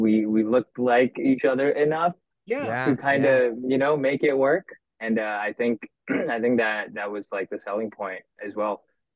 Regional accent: India; I feel like because I grew up in India, that's like, you know, you're already like a few years back.

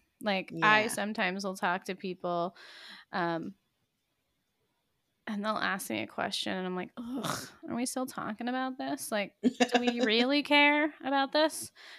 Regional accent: Pennsylvania, United States; I grew up in Pennsylvania and I grew up in the country, so it was a little bit different. But I lived in a small town, rural Pennsylvania, as an adult too.

